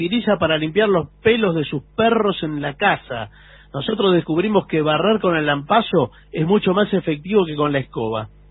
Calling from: Córdoba, Argentina; de Córdoba Capital, los escucho todas las noches.

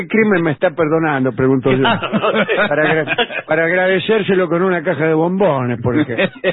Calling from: Córdoba, Argentina; de Córdoba.

